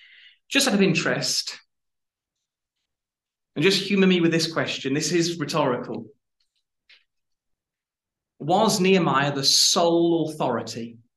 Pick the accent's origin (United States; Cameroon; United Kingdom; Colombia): United Kingdom; the problem with being British, brothers and sisters, is that we're British, right? And quite often we struggle with emotion.